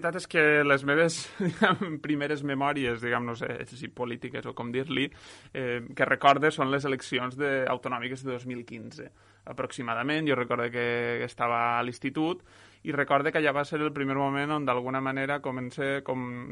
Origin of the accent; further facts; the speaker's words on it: Benigànim, Valencian Community, Spain; néixer a València, en realitat, encara que sóc de Benigànim, allò formalment et posen un lloc a l'altre, però bueno, vaig néixer a València i he viscut tota la meva vida a Benigànim, a la Vall d'Albaida.